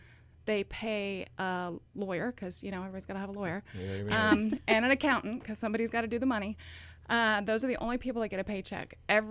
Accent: California, United States; now in Oregon, United States; that I have now been in Oregon for almost 20 years and really wanted to hunt and fish. I've fished, but I'm from California.

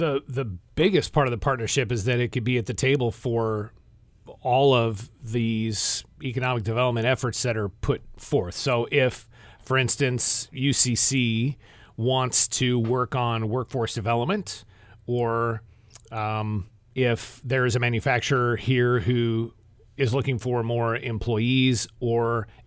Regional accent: Puyallup, Washington, United States; I'm originally from Puyallup, Washington. I ended up at Southern Oregon State College

